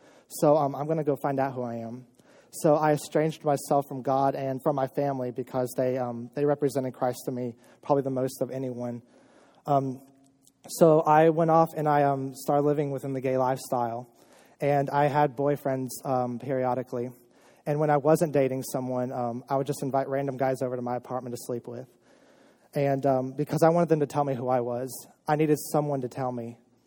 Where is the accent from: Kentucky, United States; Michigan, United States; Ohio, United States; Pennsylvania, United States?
Kentucky, United States; Georgetown; I was born and raised in Georgetown, Kentucky, just up the road.